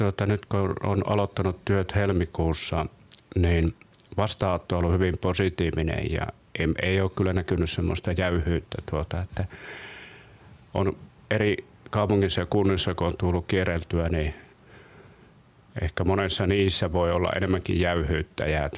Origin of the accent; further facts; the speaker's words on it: Oulu, North Ostrobothnia, Finland; born there; now in Rauma, Finland; No, mä olen syntynyt Oulussa